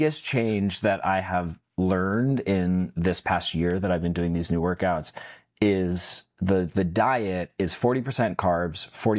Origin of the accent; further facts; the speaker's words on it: Hawaii, United States; I was a chubby kid growing up in Hawaii